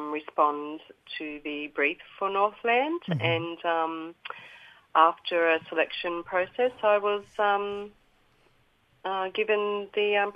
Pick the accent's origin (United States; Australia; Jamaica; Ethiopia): Australia; Dubbo, New South Wales; So I'm Wiradjuri. And I'm from the Tubbagar clan in Dubbo, New South Wales.